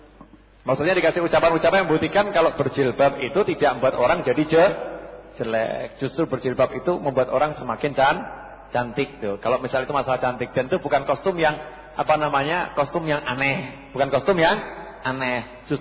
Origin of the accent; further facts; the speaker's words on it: Java, Indonesia; Kita orang Jawa enggak pakai jilbab. Kita orang Jawa itu pakainya kudung misalnya begitu.